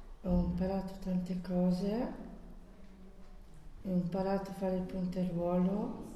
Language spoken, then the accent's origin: Italian; Baitoni, Trentino-Alto Adige, Italy; Sono di Baitoni.